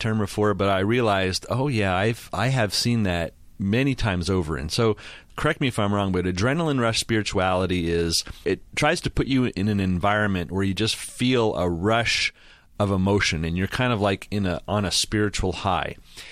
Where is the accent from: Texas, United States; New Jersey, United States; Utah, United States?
Texas, United States; we're from Texas, so we decided to postpone it and hold it in October